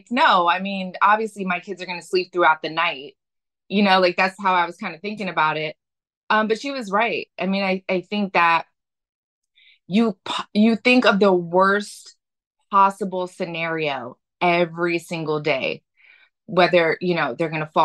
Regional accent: Philadelphia, Pennsylvania, United States; I grew up in South Philly in the inner city, you know, went to a public school.

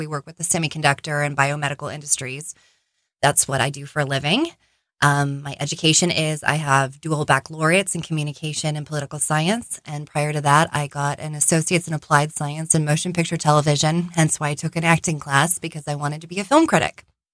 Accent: Arizona, United States; I am born and raised in Arizona. I'm 37.

